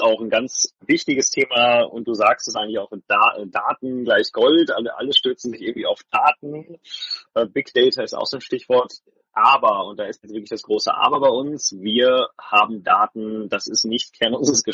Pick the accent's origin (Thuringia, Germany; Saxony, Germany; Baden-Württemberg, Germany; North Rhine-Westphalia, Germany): Baden-Württemberg, Germany; Stuttgart; Jetzt kommen wir aus Stuttgart